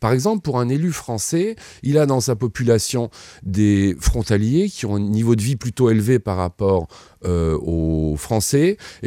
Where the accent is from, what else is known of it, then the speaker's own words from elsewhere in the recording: France; quand je suis français, je suis inquiet aussi pour le niveau de vie dans la zone frontalière